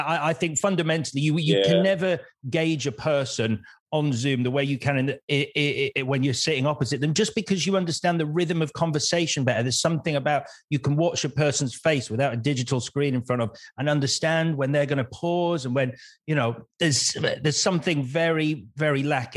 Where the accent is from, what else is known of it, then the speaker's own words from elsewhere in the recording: United Kingdom; because we are quintessentially British. So we'll protest, but we'll protest in a British way.